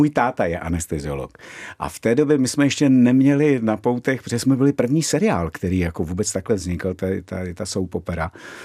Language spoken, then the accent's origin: Czech; Moravia, Czechia; Ne, my jsme z Moravy, takže ono je to přece jenom kousek z ruky.